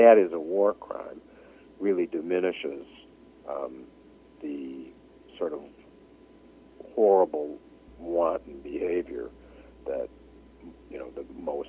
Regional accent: Illinois, United States; My home state of Illinois, along with a number of other states in this country, has abolished the death penalty in the last 5 years.

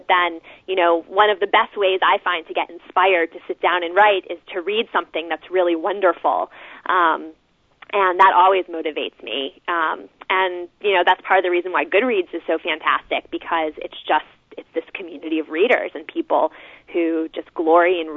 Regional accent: Washington, District of Columbia, United States; And in fact, you know, growing up in Washington, D.C., my parents were kind of dismayed at the fact that when I was younger, I really had no interest in current events at all.

